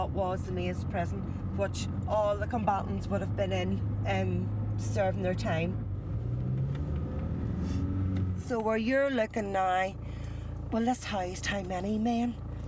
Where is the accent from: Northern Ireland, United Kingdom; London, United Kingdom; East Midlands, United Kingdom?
Northern Ireland, United Kingdom; Donaghcloney; I'm a single mum with three kids. I grew up in Donaghcloney, out in a beautiful village. I'm only daughter of Mabel and Freddie, and I was a member of Donaghcloney Girls Brigade for 42 years, Donaghcloney Presbyterian Girls Brigade